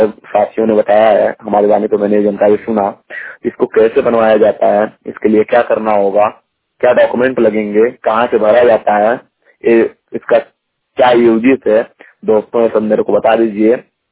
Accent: Azamgarh, Uttar Pradesh, India; मैं जिला आजमगढ़ का रहने वाला हूँ, यूपी ईस्ट का।

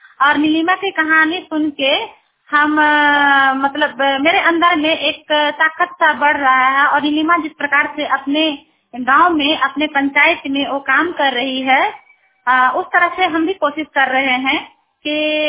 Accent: India; और मैं जमडीहा पंचायत के रहने वाली हूँ। और मैं एक साधारण सी महिला है

